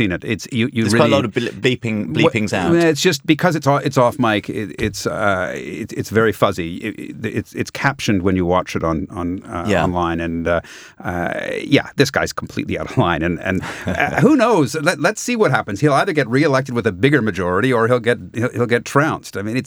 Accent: Canada; Yes, as a Canadian.

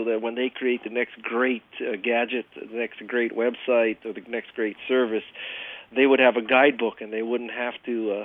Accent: Hawaii, United States; I may have an Asian name, but I am, for all intents and purposes, an American. I was raised in Hawaii.

